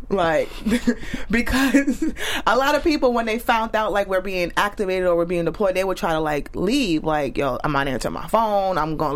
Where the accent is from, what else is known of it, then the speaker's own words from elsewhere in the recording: New York, United States; Growing up in New York, it was so diverse.